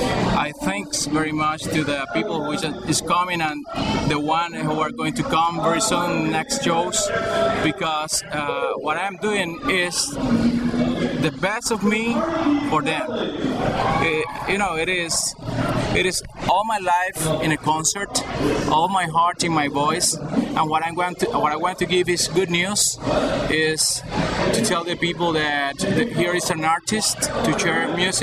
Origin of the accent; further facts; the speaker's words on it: Cuba; born there; English is a second language; Well, I was born in Cuba, and Cuba is like a mixing pot.